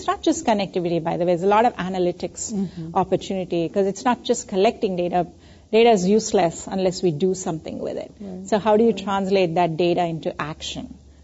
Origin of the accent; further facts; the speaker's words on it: India; English is a second language; And I grew up in India, but I'm really glad that I learned English because it's a way I communicate